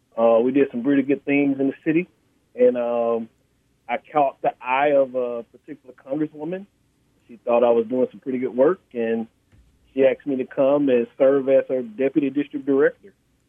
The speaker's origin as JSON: {"language": "English", "town": "Prichard", "region": "Alabama", "country": "United States", "said": "I am actually from Mobile County by way of Pritchard, Alabama."}